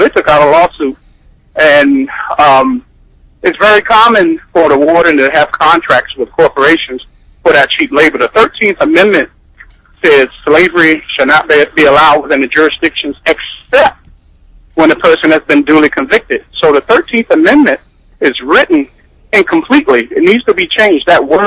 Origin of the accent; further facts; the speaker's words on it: Virginia, United States; now in Baltimore, United States; Yeah, I'm from southeastern Virginia